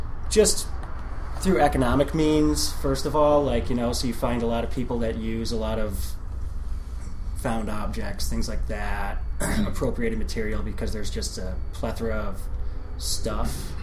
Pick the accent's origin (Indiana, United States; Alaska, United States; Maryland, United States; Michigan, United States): Michigan, United States; Detroit; Well, I was born in Detroit, so I grew up in the Detroit area, like in the eastern suburbs of that city, and moved into the city.